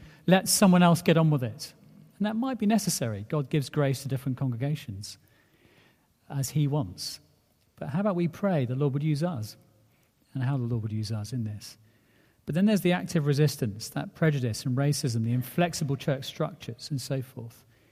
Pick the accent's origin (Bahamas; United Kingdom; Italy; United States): United Kingdom; None of us as white British people like to be found ignorant.